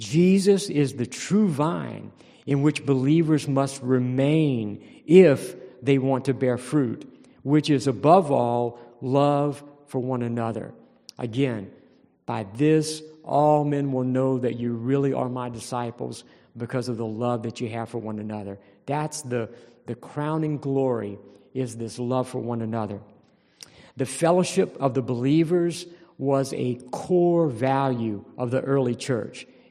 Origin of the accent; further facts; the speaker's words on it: Louisiana, United States; I love food. I'm from South Louisiana. I love food.